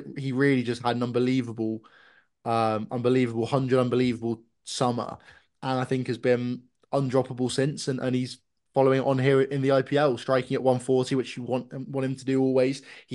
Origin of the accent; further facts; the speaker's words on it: England, United Kingdom; And I think in particular for me as an English fan, Phil Salt has been great at the top of the order